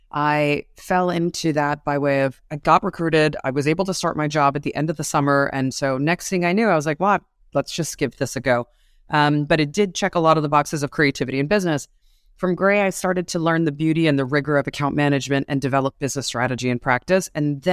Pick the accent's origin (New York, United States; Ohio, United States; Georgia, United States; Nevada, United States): New York, United States; Manhattan; I'm a New Yorker. I have been raised on the mean streets of the Manhattan cities through the 80s.